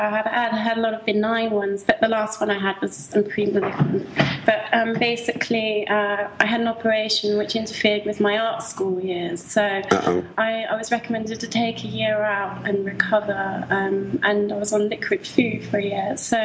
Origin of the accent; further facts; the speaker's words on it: London, United Kingdom; accent: British; also born or lived in Cornwall; I'm originally from London, the UK, and I lived in the city half my life, and near the ocean the other half. I loved Cornwall.